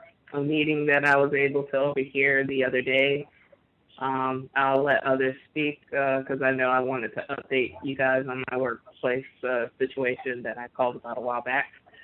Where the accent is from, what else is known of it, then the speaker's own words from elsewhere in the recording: Florida, United States; they know I'm from Florida, so I was just pretending like I didn't know, you know, anything.